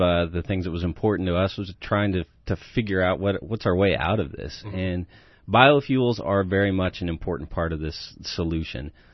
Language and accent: English; California, United States; because, you know, we're from California, and that's something that's going on there.